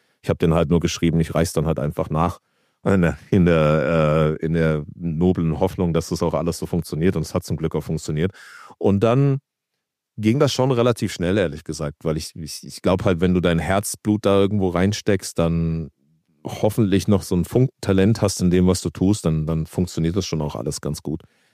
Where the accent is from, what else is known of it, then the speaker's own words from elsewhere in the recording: Berlin, Germany; Ich bin in Spandau damals aufgewachsen. Bis ich dann 16 war, habe ich da Basketball gespielt